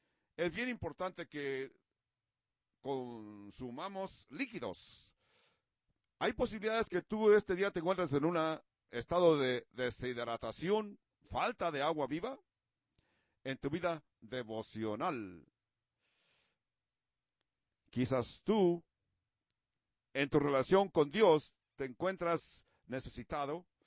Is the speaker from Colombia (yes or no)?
no; California, United States; now in Montana, United States; yo crecí en California y me acostumbré a visitar las atracciones de Disneyland. So, hice un gran cambio donde cambié el movimiento que hice de Los Ángeles